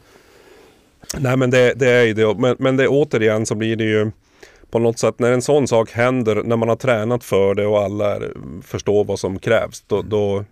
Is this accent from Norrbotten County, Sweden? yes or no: yes; Boden, Norrbotten County, Sweden; Som född och uppvuxen i Boden så var ju karriären ganska utstakad från början